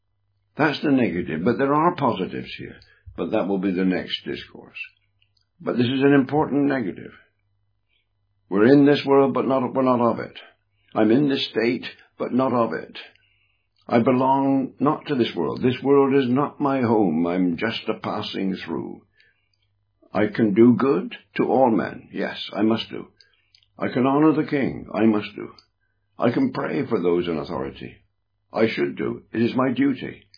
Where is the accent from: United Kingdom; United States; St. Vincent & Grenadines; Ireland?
United Kingdom; England; I am an Englishman, yes. But first and foremost now, I am a Christian, a believer. I'm one of the called out ones. Yes, I'm an Englishman.